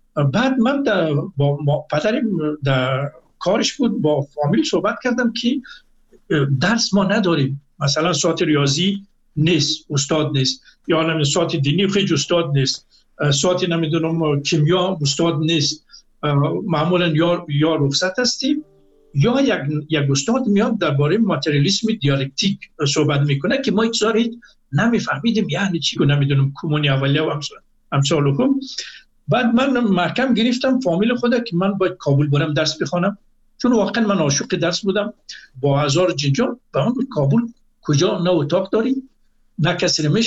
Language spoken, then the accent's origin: Persian; Afghanistan; now in Iran; من از افغانستان آمدم، همین کپی نمرات خود از لیسه سلطان محمود غزنی من گرفته بودم